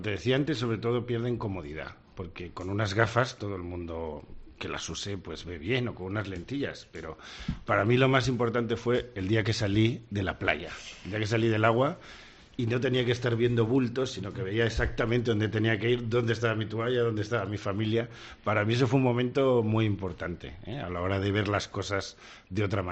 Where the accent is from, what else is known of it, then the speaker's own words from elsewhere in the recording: Spain; Pero es que somos españoles.